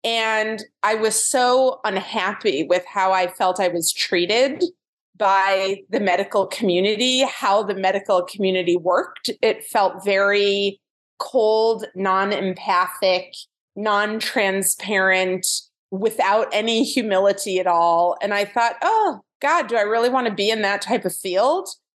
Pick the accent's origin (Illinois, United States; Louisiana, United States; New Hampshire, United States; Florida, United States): Illinois, United States; Evanston; Well, I grew up in Evanston, which is a suburb of Chicago, and I was a child that was very interested in the natural world.